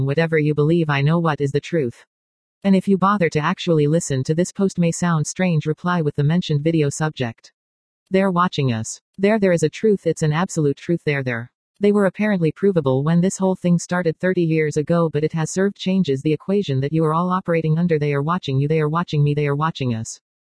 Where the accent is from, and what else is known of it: San Bernardino, California, United States; born there